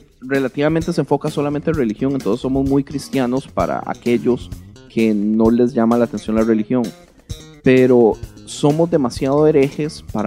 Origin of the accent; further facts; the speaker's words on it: Heredia, Costa Rica; moved away; also born or lived in San José; Sí, de Heredia, nací en San José, pero viví casi toda mi vida en Heredia, la ciudad de las flores.